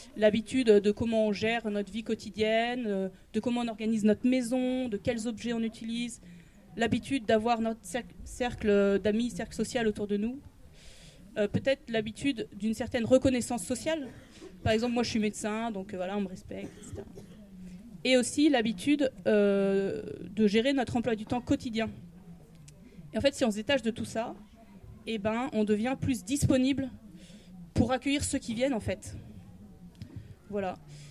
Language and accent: French; Brest, Brittany, France; j'ai 30 ans, je viens de Brest en Bretagne.